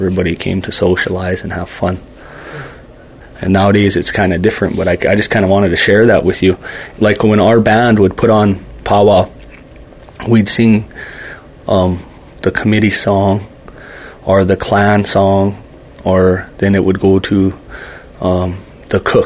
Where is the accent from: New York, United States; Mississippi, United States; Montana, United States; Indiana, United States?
Montana, United States; Fort Peck; originally from Fort Peck, right here, Fort Peck Reservation. I come from the Red Bottom clan of Assiniboine, the Nakota.